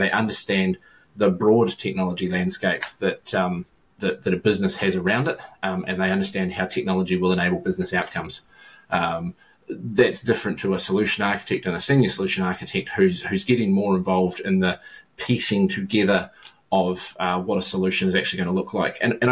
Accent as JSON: {"language": "English", "country": "New Zealand", "said": "my accent's even further south than your accent. … as you said in the intro. I'm a New Zealand-based consulting CIO, CTO."}